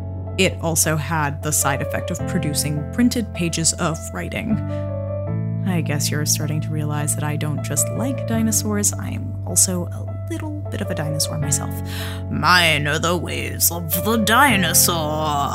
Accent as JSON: {"language": "English", "region": "Michigan", "country": "United States", "moved": "as an adult", "lives_now": "Vancouver, Canada", "said": "I'm from Michigan originally, but now I live in this awesome, magical city called Vancouver."}